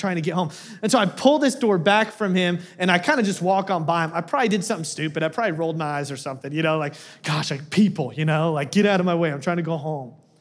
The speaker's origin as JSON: {"language": "English", "town": "Wichita", "region": "Kansas", "country": "United States", "said": "Because, you know, I'm from Wichita, Kansas. Go Chiefs."}